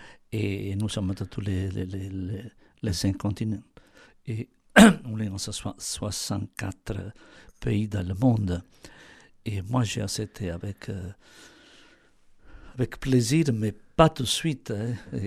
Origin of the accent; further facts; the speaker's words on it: Italy; French is a second language; Et oui, je suis italienne et je suis contente d'être italienne.